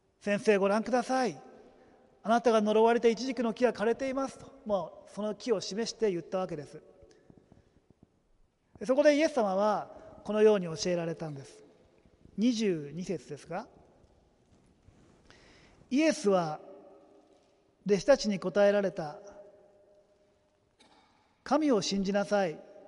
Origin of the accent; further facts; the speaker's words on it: Tokyo, Japan; 私は東京で育ったのであんまりこう山を見ながら育ったんではないんですけれども、私の父のふるさとは会津なんですね。福島県の会津ですから